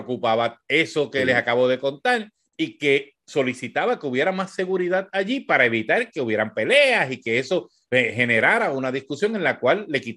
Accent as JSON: {"language": "Spanish", "town": "Corozal", "country": "Puerto Rico", "tie": "born or raised there", "said": "Yo soy natural de Corozal. Hace 5 años que no vivo en Corozal, pero soy corozaleño."}